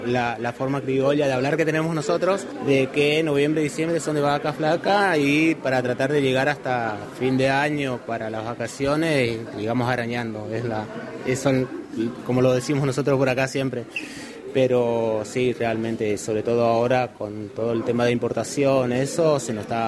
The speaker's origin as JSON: {"language": "Spanish", "region": "Corrientes", "country": "Argentina", "said": "En la zona, nosotros que somos acá de Corrientes, el rubro en el que trabajamos no hay nada."}